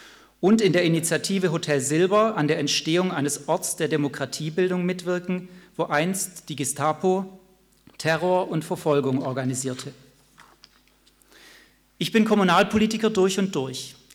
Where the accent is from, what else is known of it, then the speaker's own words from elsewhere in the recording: Baden-Württemberg, Germany; ich bin hier im Ländli geboren, auf dem Dorf mit Blick auf Streuobst, grüne Wiesen und die Berge groß geworden. Aber eben in Oberschwaben, die Alpen und den Bodensee vor Augen und nicht die Alp. Ich bin aber kein Neigschmeckter, sondern einer von hier.